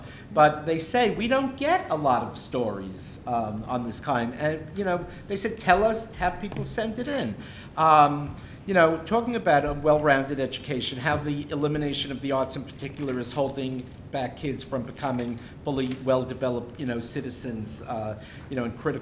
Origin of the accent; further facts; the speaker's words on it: New York, United States; because I'm still a New Yorker